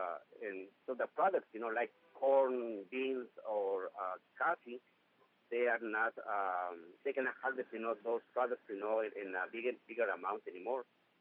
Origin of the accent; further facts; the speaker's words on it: Guatemala; now in United States; I was raised and born in Guatemala, and I came to the United States around 20 years ago.